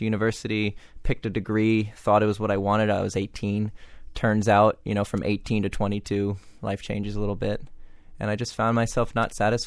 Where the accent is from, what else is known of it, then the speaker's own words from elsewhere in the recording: Miami, Florida, United States; I grew up here in Miami in the suburbs